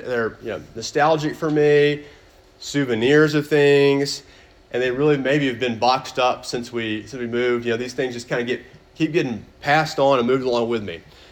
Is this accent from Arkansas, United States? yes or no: yes; Little Rock, Arkansas, United States; moved away as an adult; now in Knoxville, United States; when I was 18, I moved from Little Rock, Arkansas, Sherwood, Arkansas area to Dallas, Texas to go to college.